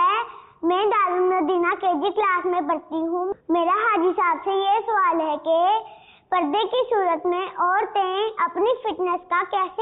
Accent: Faisalabad, Punjab, Pakistan; میرا تعلق فیصل آباد سے ہے.

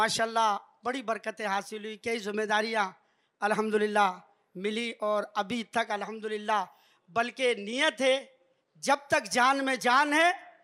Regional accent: Hyderabad, Sindh, Pakistan; تعلق میرا شہر حیدرآباد سے ہے۔ تقریباً میری عمر 56 سال ہے،

